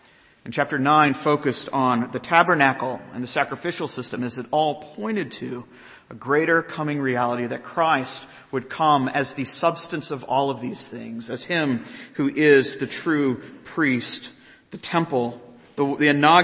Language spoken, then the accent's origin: English; Florida, United States; I grew up in Florida, so you had one of two choices.